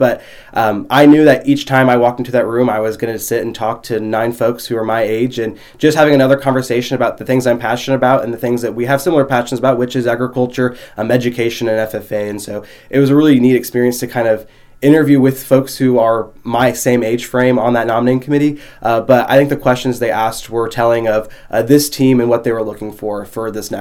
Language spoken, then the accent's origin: English; Mexico, Missouri, United States; we're from Mexico. My dad's a Mexico native, and I've really enjoyed getting to grow up in this community